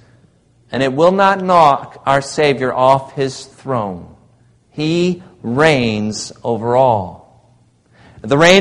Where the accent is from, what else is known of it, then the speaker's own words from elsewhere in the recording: Michigan, United States; But it was perfect for where I grew up in Michigan, especially in wintertime when there's piles of snow.